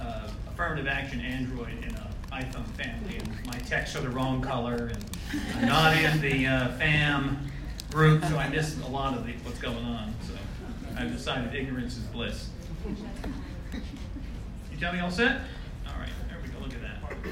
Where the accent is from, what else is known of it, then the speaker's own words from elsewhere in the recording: Boston, Massachusetts, United States; born there; So he went back to school. And so I was born in Boston because that's where he was in school.